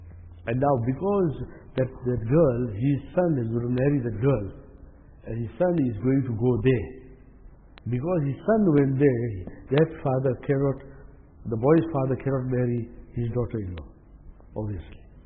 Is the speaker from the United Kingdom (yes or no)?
no; India; We are Indian. Basically, we are Indian.